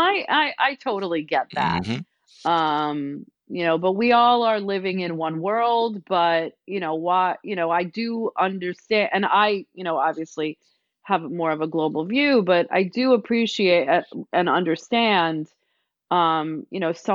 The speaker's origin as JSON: {"language": "English", "region": "New Jersey", "country": "United States", "tie": "born or raised there", "said": "I always thought everybody was like me growing up in New Jersey or growing up going to New York City"}